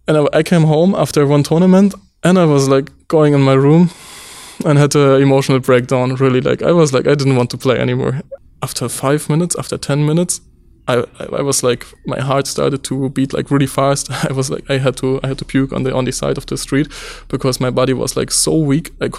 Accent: Gera, Thuringia, Germany; English is a second language; Yes, exactly. It's my hometown.

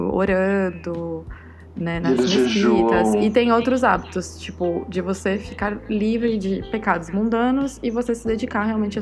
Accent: Brazil; Eu sou brasileira, eu não sou daqui

